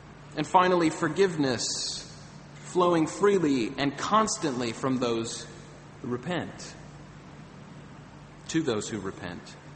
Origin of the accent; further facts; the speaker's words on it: United States; now in -; I'm actually from the United States, if you can't tell by my accent. And back when I was in the U.S., before I was married, I lived with two roommates.